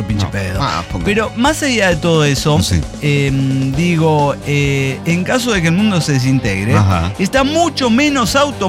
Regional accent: Guadalajara, Jalisco, Mexico; de Guadalajara, Jalisco, México

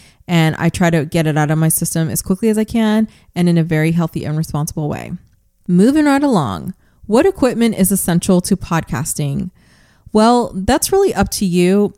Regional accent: New York, United States; born there; my family comes from the Dominican Republic and Puerto Rico, but I was born here in the US of A. I was born in New York. I speak English, obviously. I also am fluent in Spanish.

